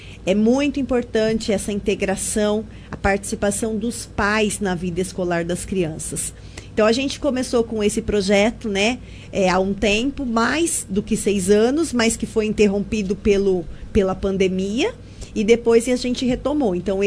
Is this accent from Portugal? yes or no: no; Monte Alto, São Paulo, Brazil; Eu sou de Monte Alto.